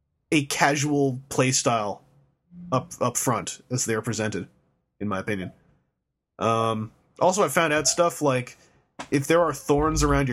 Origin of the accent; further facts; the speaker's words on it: Toronto, Ontario, Canada; or it could tell I was from Toronto, so it said, or local pickup at Snakes and Lattes.